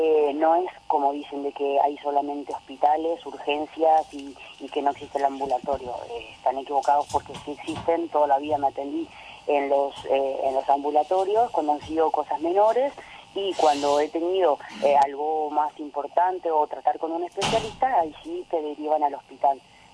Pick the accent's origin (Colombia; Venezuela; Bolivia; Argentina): Argentina; now in Barcelona, Spain; vivo en Barcelona, soy argentina.